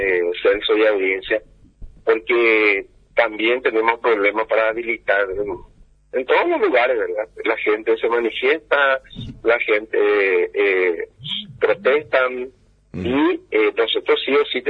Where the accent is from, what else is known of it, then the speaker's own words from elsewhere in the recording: Paraguay; entre nosotros, los paraguayos, como paraguayos y como humanos